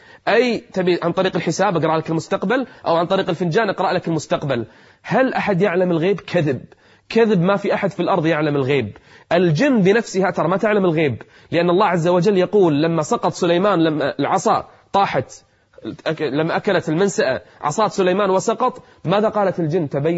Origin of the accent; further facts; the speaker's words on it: Kuwait; أنا أدري في قنوات منعت، عندنا بالكويت في قناة منعت أيام الانتخابات